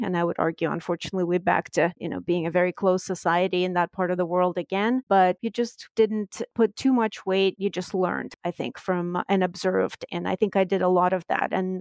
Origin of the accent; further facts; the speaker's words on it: Russia; also born or lived in England / Denmark; I grew up in Europe. I was born in Russia, spent a lot of my childhood in England and Denmark, then back to Russia, sort of an unusual path during those years.